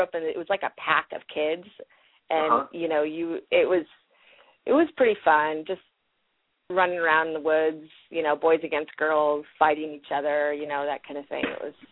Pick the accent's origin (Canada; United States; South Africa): United States; Corbett, Oregon; also born or lived in Portland; I was born in Portland, and then when I was six, we moved to Corbett, which is a little town east of Portland in the Columbia River Gorge